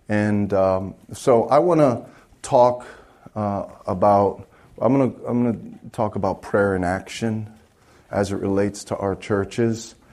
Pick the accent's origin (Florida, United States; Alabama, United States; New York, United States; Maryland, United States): New York, United States; I grew up in Brooklyn, and I never went to church.